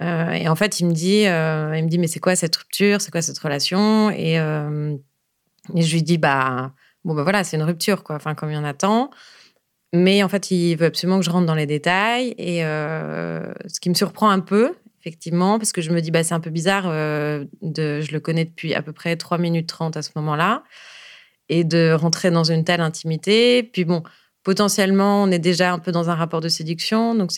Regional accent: La Rochelle, Nouvelle-Aquitaine, France; je suis originaire de La Rochelle et c'est donc c'est juste à côté.

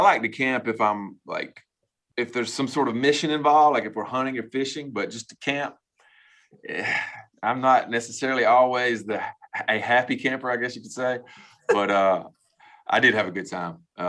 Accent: Georgia, United States; I grew up in Georgia and the Braves were like killing it mid 90s

